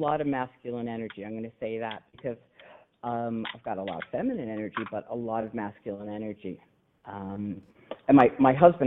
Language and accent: English; New Jersey, United States; I grew up in New Jersey. I grew up about an hour, a little over an hour west, if you go on 78. And I guess it's about 2 hours from Philly.